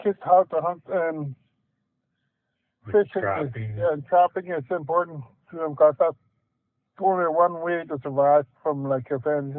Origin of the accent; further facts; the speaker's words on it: Herkimer, Manitoba, Canada; I was born in Herkimer, Manitoba, that town railway. I was brought up there till I was 10 years old.